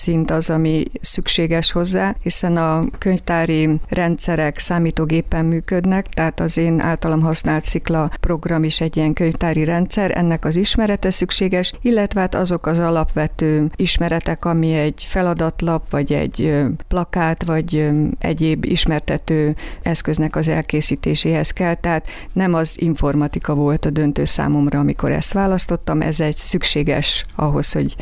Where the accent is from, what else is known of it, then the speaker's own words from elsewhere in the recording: Kiskunfélegyháza, Bács-Kiskun, Hungary; now in Kiskunhalas, Hungary; Kiskunfélegyházán születtem, és iskoláimat is ott végeztem, ott töltöttem gyerekkoromat.